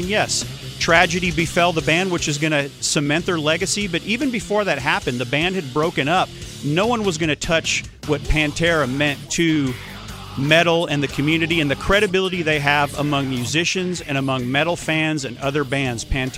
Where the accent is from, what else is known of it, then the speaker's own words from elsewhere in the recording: Dallas-Fort Worth, Texas, United States; Okay, now we're all from Dallas-Fort Worth, and so this band, I think, gets its due here